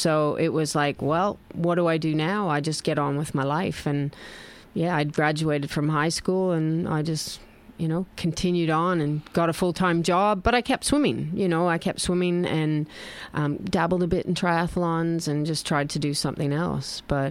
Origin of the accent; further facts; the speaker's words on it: Canada; being Canadian, we tend to follow what the Americans do.